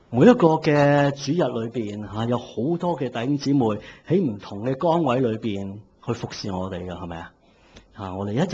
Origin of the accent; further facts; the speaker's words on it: China; accent: Cantonese; 正正就係我哋廣東話變硬頸差唔多咁嘅意思